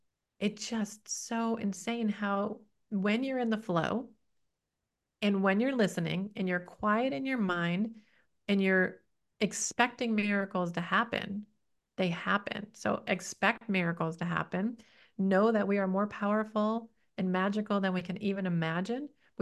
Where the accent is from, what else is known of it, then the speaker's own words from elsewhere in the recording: Detroit, Michigan, United States; I remember the first challenge with the egg was I grew up in Detroit.